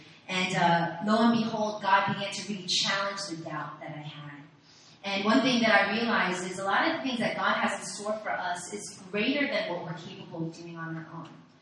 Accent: New York, United States; moved away as an adult; now in Korea; I graduated college in New York. I'm from New York. And right after graduating college, I came to Korea

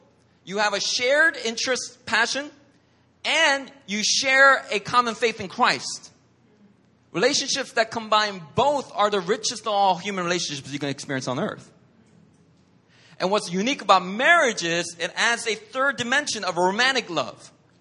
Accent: Philadelphia, Pennsylvania, United States; She's from Chile. I'm from Philly.

